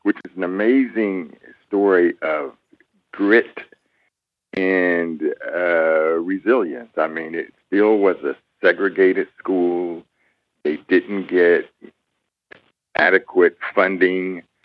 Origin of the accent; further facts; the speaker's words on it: Columbus, Ohio, United States; I'm back in my hometown of Columbus, Ohio